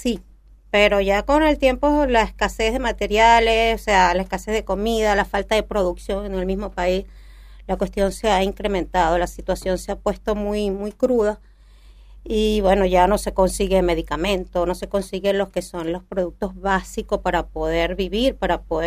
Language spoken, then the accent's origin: Spanish; Venezuela; moved away; Como todos venezolanos, todos los que hemos estado acá, todos los que nos vemos en esto, saben que no es fácil.